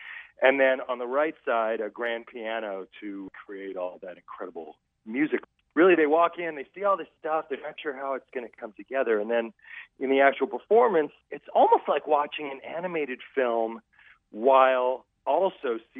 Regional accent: Austin, Texas, United States; We're from Austin, Texas, and here in Austin, I founded this theater company that was all about producing new plays.

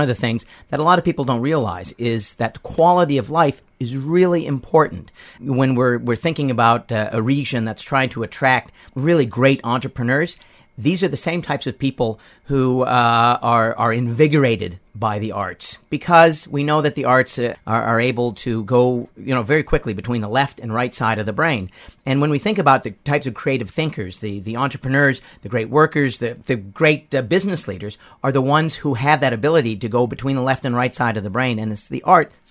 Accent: Cleveland, Ohio, United States; I grew up outside of Cleveland.

